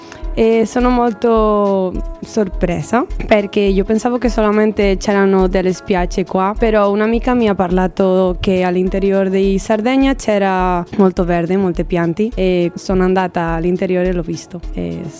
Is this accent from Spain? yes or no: yes; Valencia, Valencian Community, Spain; Italian is a second language; now in Cagliari, Italy; Di Valencia, Spagna.